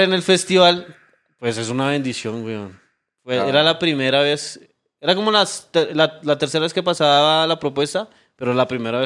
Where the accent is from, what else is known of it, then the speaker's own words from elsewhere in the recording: Colombia; Es la tarima que hay que pisar como rapero colombiano